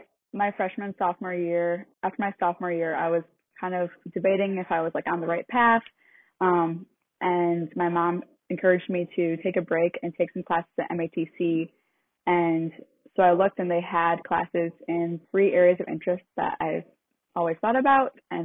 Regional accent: Madison, United States; I grew up here in Madison, so not far from home at all.

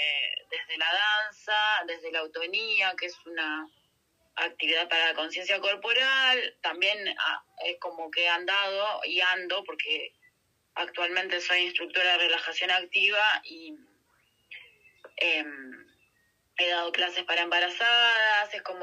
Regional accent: Junín, Buenos Aires Province, Argentina; now in Jujuy, Argentina; Yo soy de una provincia de Argentina que se llama Provincia de Buenos Aires. Ahí hay una ciudad que se llama Junín. Yo nací ahí, me crié ahí. Pero hace bastante tiempo me vine a vivir al norte de la Argentina, una provincia que se llama Jujuy

